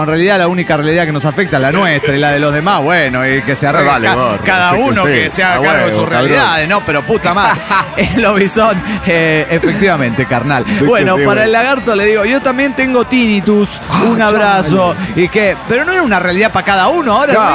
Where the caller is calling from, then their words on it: Ciudad Juárez, Chihuahua, Mexico; Hola, ¿cómo están? … de Ciudad Juárez, México.